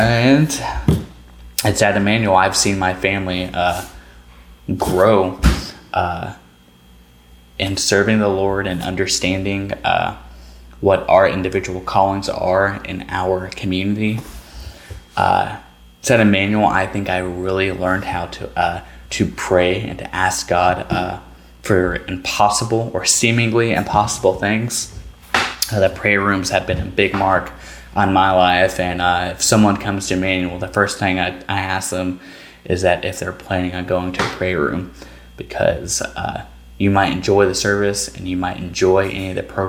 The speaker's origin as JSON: {"language": "English", "region": "Kentucky", "country": "United States", "said": "I'm from Kentucky, not Alabama."}